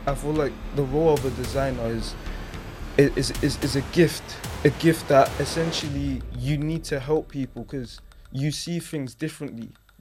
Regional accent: London, United Kingdom; born there; But I was born here in North London.

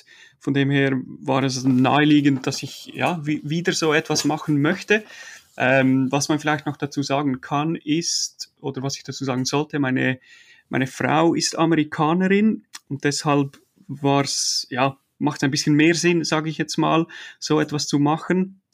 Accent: Switzerland; now in Foxborough, United States; Man hört es wahrscheinlich ziemlich gut. Bin ursprünglich aus der Schweiz. Versuche meinen Dialekt ein bisschen zu verstecken. Klappt manchmal besser, manchmal schlechter.

